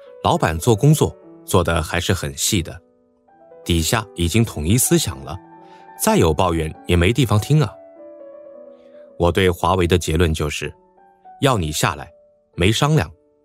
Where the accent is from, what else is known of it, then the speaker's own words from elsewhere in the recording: Guangdong, China; 我正好是冬春之交过去的，作为一个广东人，特别能体会市场部同事的不容易。